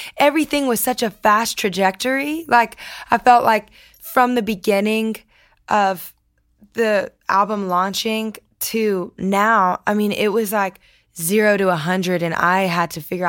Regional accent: Lafayette, Louisiana, United States; I'm from Lafayette.

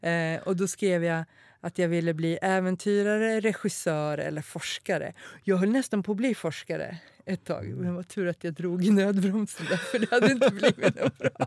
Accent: Köping, Västmanland County, Sweden; gård utanför Köping som ligger i närheten.

